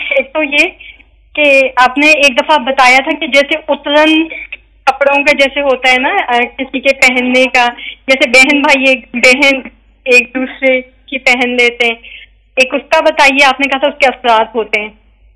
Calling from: Sharjah, United Arab Emirates; جی میں شارجہ سے بات کر رہی ہوں, شارجہ سے بات کر رہی ہوں.

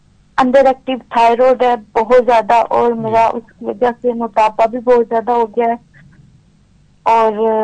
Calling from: United Kingdom; میں یوکے سے بات کر رہی ہوں

